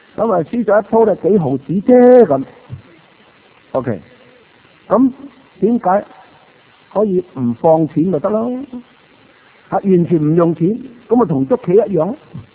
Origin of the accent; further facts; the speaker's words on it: Hong Kong; 因为打牌是我们香港人最常见的玩意来的